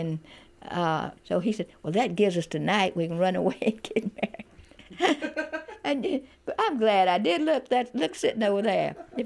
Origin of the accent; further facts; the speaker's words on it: the South, United States; now in California, United States; I said, yeah, I'm a Southerner.